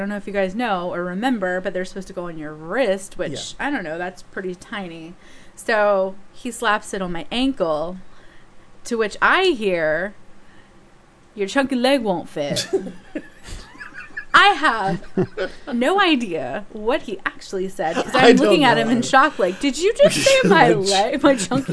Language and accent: English; Argentina; And I'm from Argentina.